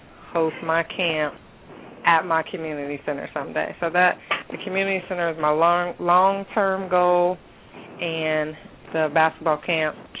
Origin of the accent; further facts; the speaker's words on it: Southern US, United States; accent: southern; a southern accent. I have a deep southern accent. I go in and out of it.